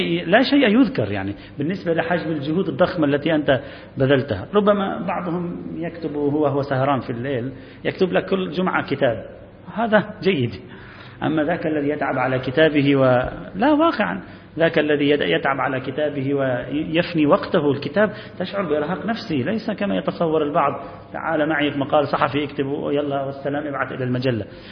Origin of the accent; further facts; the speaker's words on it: Lebanon; يعني مثلا عندنا في لبنان على ما أذكر